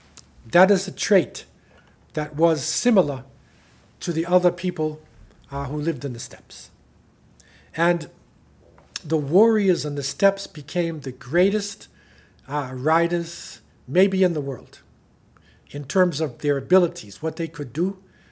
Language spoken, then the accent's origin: English; United States; So Hun is so serious that I know in American English, and because I was raised in America, Hun is being used.